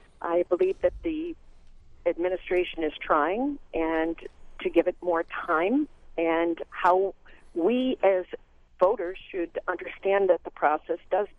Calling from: Cleveland, Ohio, United States; I'm calling from Cleveland, and we send warm wishes to President Jimmy Carter.

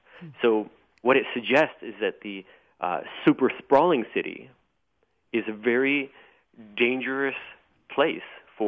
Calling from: Vancouver, British Columbia, Canada; I'm calling from Vancouver, Canada

